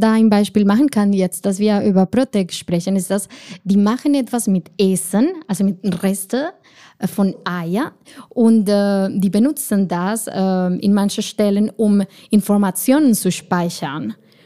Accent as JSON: {"language": "German", "country": "Colombia", "second_language": "German", "lives_now": "Germany", "said": "Ich komme aus Kolumbien und ich mag es einfach zu glauben, dass ich einfach die Sonne mit mir immer bringe."}